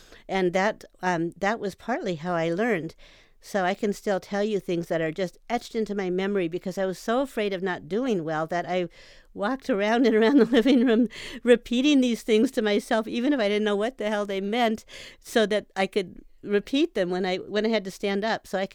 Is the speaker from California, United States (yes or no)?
yes; Berkeley, California, United States; born there; I was born in Berkeley in 45, right after World War II.